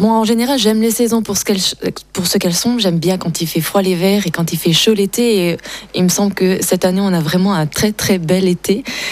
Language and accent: French; Auvergne-Rhône-Alpes, France; moi je viens du nord de l'Auvergne, de l'Allier.